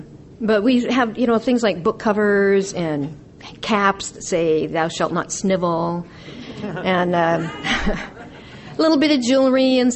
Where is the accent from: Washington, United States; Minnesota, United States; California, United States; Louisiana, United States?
Washington, United States; Spokane; now in Valley Forge, United States; And I'm from Spokane. Well, I live in Valley Forge, Washington, a little bitty place outside Spokane, Washington, where the central office is located.